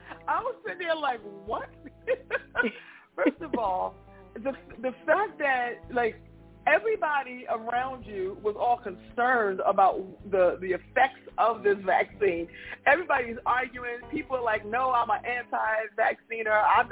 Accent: South Bronx, New York, United States; because I'm from the South Bronx.

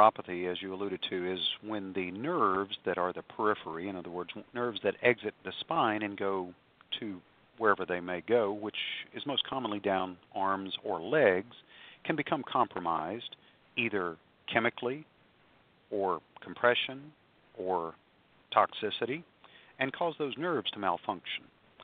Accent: Alabama, United States; I grew up in Alabama, though south of here in a small town

